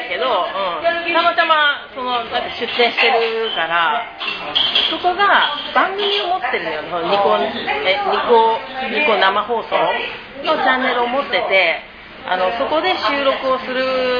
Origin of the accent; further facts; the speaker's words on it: Yamagata, Japan; 山形県の私の実家に。